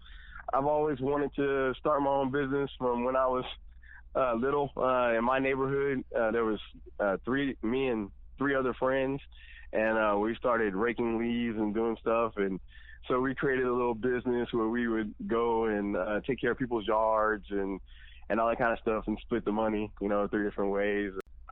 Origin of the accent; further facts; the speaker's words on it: Columbus, Texas, United States; Yes, I am from Texas, from a little small town called Columbus, Texas.